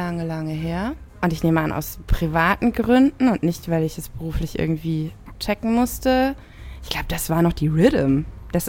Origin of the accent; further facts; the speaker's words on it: Rhineland-Palatinate, Germany; Aber ich bin in der Pfalz groß geworden.